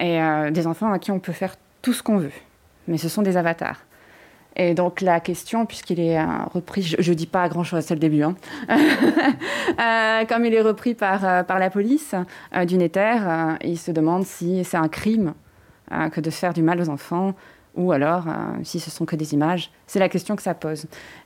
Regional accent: Toulouse, Occitanie, France; Et comme je viens de Toulouse, à Toulouse, on avait plein de petits lieux comme ça

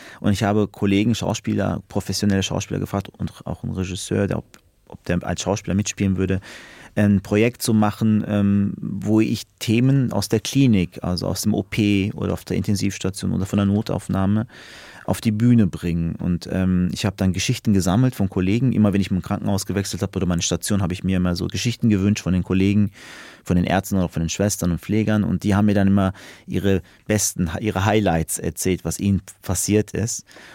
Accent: Beckum, North Rhine-Westphalia, Germany; born there; also born or lived in Berlin / Münster; Ich komme ja auch aus der Gegend, ich bin in Beckum, das ist eine Kleinstadt in Westfalen, geboren, bin ich nach Münster gegangen

